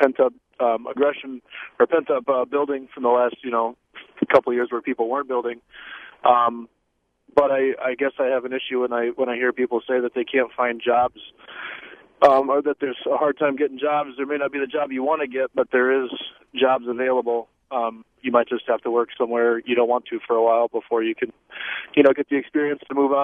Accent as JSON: {"language": "English", "region": "Wisconsin", "country": "United States", "said": "I'm a carpenter from the Fox Valley area, Appleton, Oshkosh"}